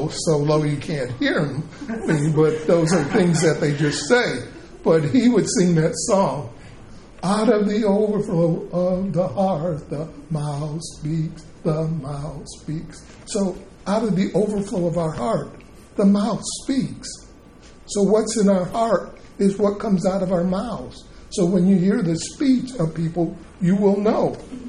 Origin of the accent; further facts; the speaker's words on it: the South, United States; born there; I was born in the South where they had drinking fountains, one for white and one for colored.